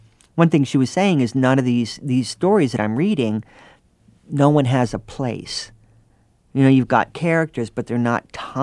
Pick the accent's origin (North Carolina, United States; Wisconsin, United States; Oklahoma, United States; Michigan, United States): North Carolina, United States; also born or lived in New York State; We moved to North Carolina from New York State. I was in second grade.